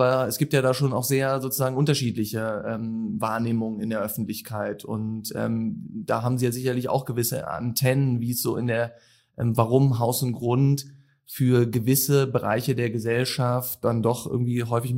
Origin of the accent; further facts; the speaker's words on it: Berlin, Germany; born there; Und ich als gebürtiger Berliner bin natürlich davon begeistert.